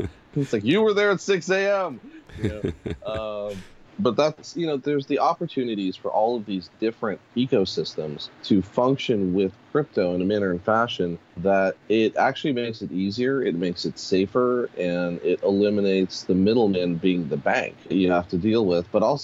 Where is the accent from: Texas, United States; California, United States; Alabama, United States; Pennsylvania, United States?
Pennsylvania, United States; Pittsburgh; No, I was born and raised in Pittsburgh.